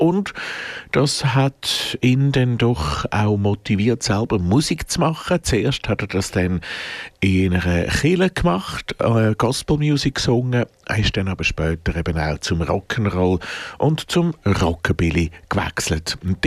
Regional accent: Switzerland; Bei uns in der Schweiz ist das naturgemäß ein bisschen schwieriger.

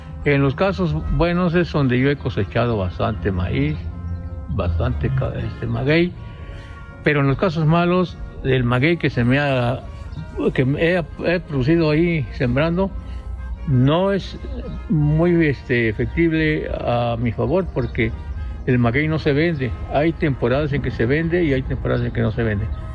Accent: San Juan La García, Oaxaca, Mexico; vivo aquí en la colonia Pinos, pero soy residente de San Juan La García, municipio del nombre, del distrito San Carlos Yucatepec, del estado de Oaxaca. De origen, pues, campesino.

